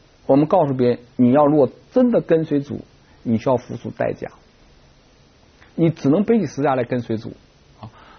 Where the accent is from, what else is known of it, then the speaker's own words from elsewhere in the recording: China; 就像我这次回国的时候，我特意到我们家乡那个三官庙去看了一下